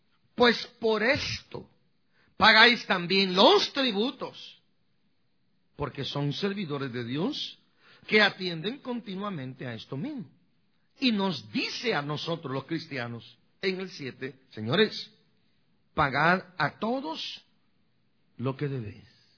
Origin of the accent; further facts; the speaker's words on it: Guatemala; born there; se me está regresando mi idioma natal, donde nací, en Guatemala.